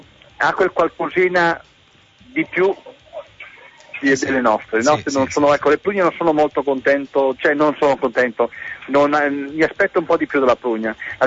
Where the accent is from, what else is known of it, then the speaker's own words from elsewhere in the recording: Merano, Trentino-Alto Adige, Italy; Io sono di Merano